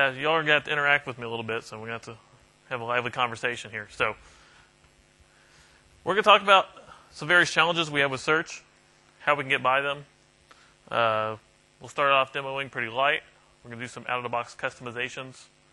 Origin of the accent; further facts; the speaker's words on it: Houston, Texas, United States; I'm from Houston, Texas, so don't mind the accent.